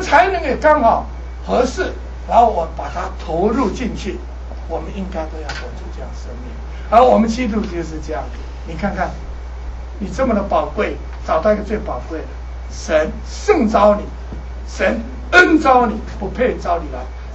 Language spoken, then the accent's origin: Chinese; China; 我们中国人常喜欢说：“哎呀，你被召了，你蒙召当牧师、当传道人。